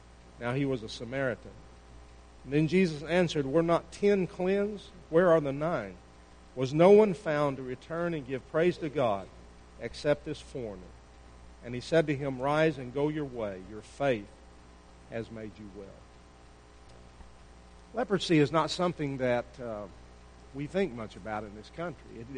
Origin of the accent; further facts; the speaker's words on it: Texas, United States; I grew up in the Panhandle, and when I watch the weather now, you know, for Texas, it'll give the entire state.